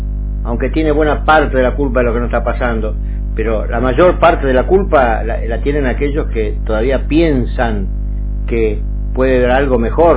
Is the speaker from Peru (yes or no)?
no; Clorinda, Formosa, Argentina; born there; mi padre de la gendarmería, yo nací en Clorinda, cuando la revolución lo mandan a Las Lajas, un pueblito cercano a la frontera con Chile, y después de ahí pasé por una escuela salesiana